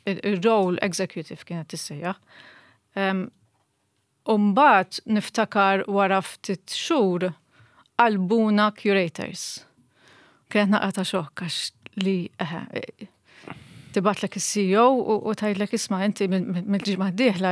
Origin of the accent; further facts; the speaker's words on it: Rabat, Gozo, Malta; Ovvjament ikkun ta' tjaw lili l-ewwel nett għax il-Ħaġar nafhom jiena proprjament mir-Rabat allura ħdimt ħafna qrib tagħhom f'diversi okkażjonijiet